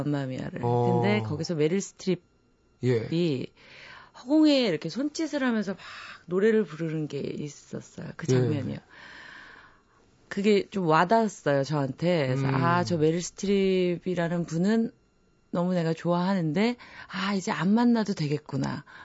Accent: South Korea; 저도 이... 한국에서 네. 어렸을 때부터 제가 뭐 외국에서 왔던 친구도 아니고

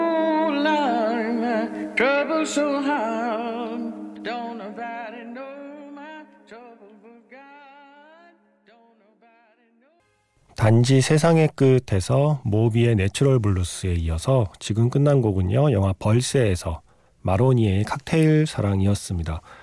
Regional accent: Seoul, South Korea; 저도 서울이 고향이라 이 느낌을 좀 알아요.

